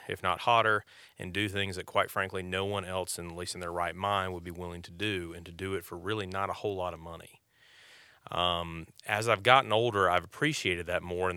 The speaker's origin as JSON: {"language": "English", "region": "Florida", "country": "United States", "tie": "born or raised there", "said": "growing up in Central Florida, my father, as well as several other generations, were in the citrus business."}